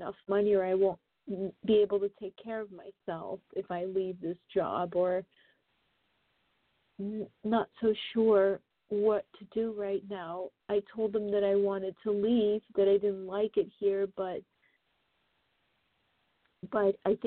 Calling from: New York, United States; I'm calling from New York.

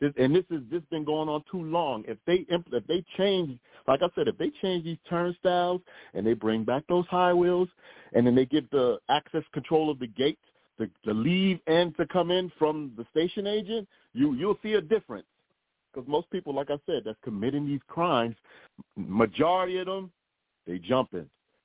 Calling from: Staten Island, New York, United States; I'm calling from Staten Island.

